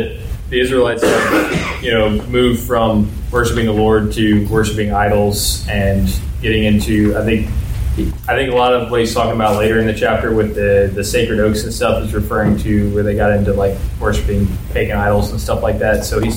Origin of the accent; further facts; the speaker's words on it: Warren, Virginia, United States; goes to the church that I grew up in Warren, Virginia.